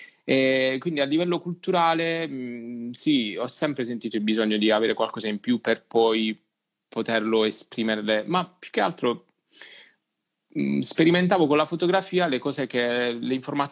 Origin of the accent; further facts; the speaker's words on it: Matera, Basilicata, Italy; quando ero ragazzino a Matera, non avevamo internet, non avevamo la possibilità di accedere a così tante informazioni, e in un piccolo paesino quello che ti arrivava era quello che potevi studiare